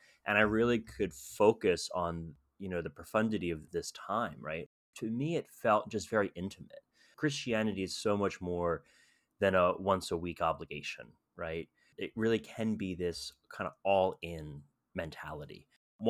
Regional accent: Pennsylvania, United States; So I grew up Catholic in the Philadelphia suburbs, and Villanova University was my home church.

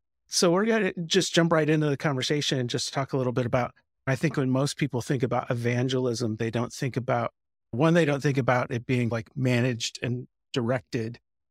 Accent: Indiana, United States; I grew up in the Church of the Nazarene back in Indiana

